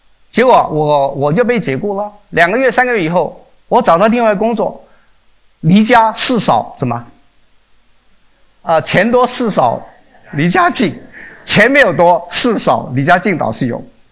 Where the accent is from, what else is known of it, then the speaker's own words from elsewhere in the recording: China; 我们中国人呢，可以开始来恢复啊